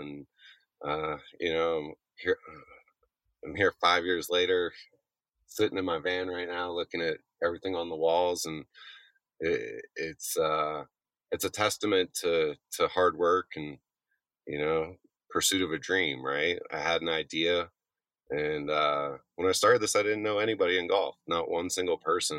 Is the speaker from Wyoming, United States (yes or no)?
yes; Jackson, Wyoming, United States; You know, it really goes back to my hometown of Jackson, Wyoming.